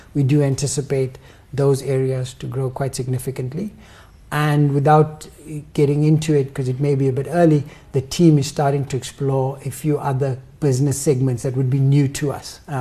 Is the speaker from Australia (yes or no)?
no; South Africa; I think, as I said, as a South African, it's fantastic what we're seeing around some of the economic benefit